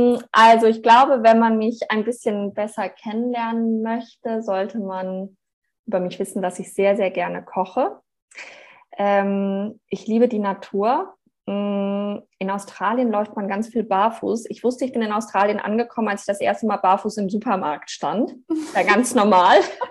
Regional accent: Germany; ich bin halt auch Deutsche

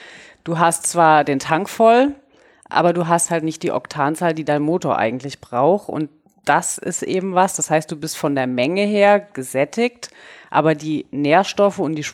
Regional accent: Southern Germany, Germany; ich komme ja aus dem Süden Deutschlands.

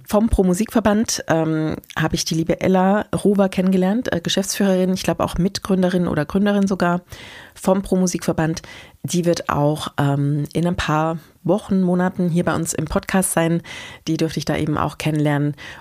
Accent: Germany; mir ging es so als Deutsche so ein bisschen kurz zusammen. Aber wenn ich das mal weiterdenke, unsere Identität als Deutsche heute

